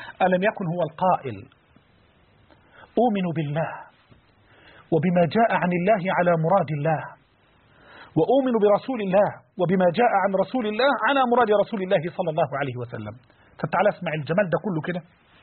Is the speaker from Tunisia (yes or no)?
no; Egypt; الروايه المحفوظه عندنا كمصريين